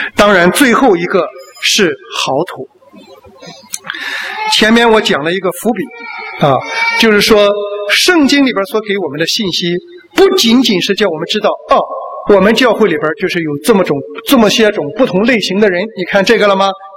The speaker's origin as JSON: {"language": "Chinese", "country": "China", "said": "自古以来我们中国人的文化是讲求潇洒"}